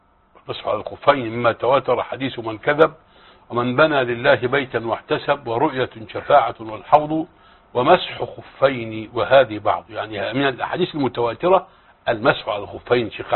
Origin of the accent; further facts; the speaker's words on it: Egypt; فإذا ما تزوج بالثانية وأخذت الزوجة القسيمة وقدمتها للقاضي عندنا في مصر